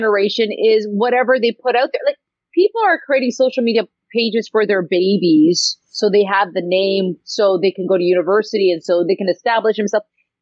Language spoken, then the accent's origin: English; Canada; I'm on a beach. I'm Canadian. I was born a certain way.